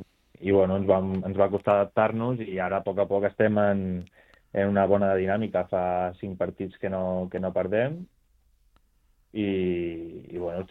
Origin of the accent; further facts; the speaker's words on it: El Vendrell, Catalonia, Spain; jo vaig començar el futbol de ben petit aquí al meu poble, al Vendrell